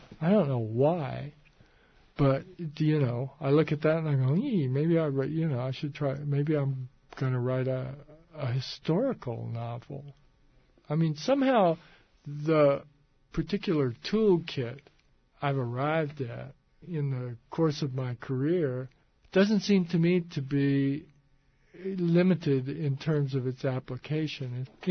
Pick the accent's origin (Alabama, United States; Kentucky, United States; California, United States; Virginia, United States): Virginia, United States; now in Vancouver, Canada; I don't know if I'm a Canadian. I mean, I feel like a guy from Southwest Virginia who lives in Vancouver.